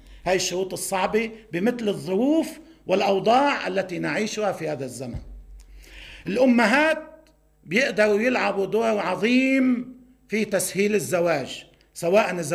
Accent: Lebanon; واللي موجود عندنا بلبنان

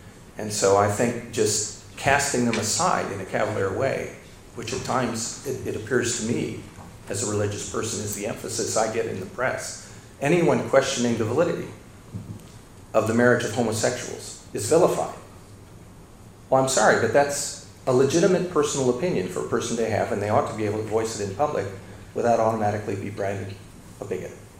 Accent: United States; I come from America where a particular denomination is not so established.

